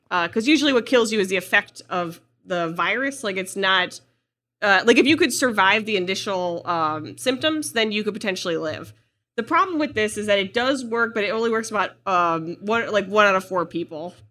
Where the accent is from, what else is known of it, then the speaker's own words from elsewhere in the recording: Ohio, United States; I grew up like in Northeast Ohio.